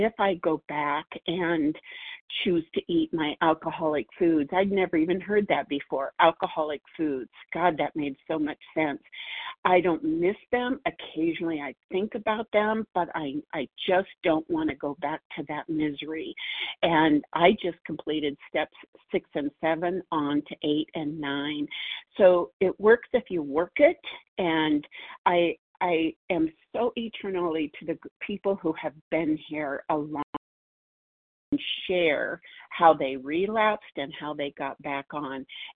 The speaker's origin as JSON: {"language": "English", "region": "Montana", "country": "United States", "said": "I am from Montana."}